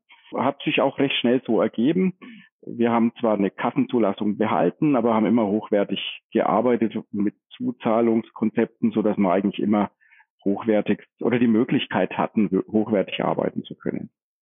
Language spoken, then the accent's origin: German; Forchheim, Bavaria, Germany; ich komme aus einem kleinen Dörfchen eigentlich mit 30.000 Seelen, Forchheim.